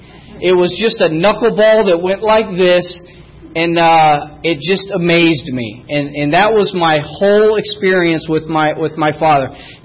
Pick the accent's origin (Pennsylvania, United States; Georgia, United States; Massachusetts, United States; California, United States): California, United States; La Mesa; I grew up right here in La Mesa.